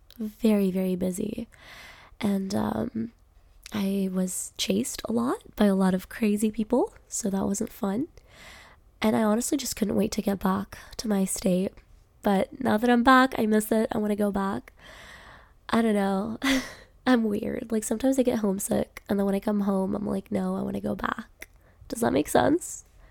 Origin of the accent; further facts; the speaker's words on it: New York, United States; I already know what New York looks like because I was like, I'm from New York.